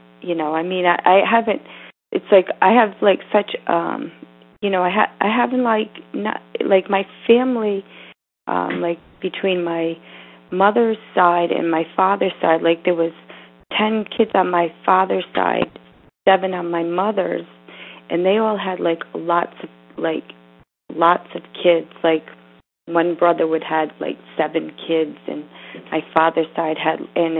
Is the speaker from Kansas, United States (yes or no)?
no; Rhode Island, United States; I mean, I grew up in Rhode Island, and I mean, I know so many people